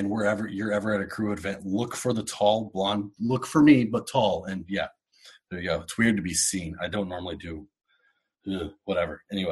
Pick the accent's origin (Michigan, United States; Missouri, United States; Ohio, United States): Ohio, United States; Columbus; moved away; also born or lived in Kentucky; Yeah, so I grew up in Columbus, but then due to some family circumstances, moved away in the mid-90s.